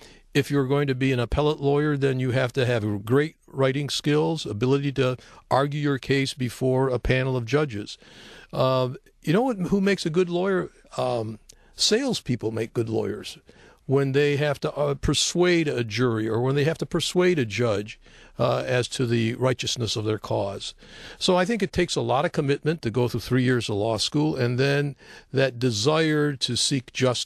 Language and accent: English; Dearborn, Michigan, United States; born there; Well, I was born in Dearborn, Michigan, as you indicated. My parents were immigrants to this country.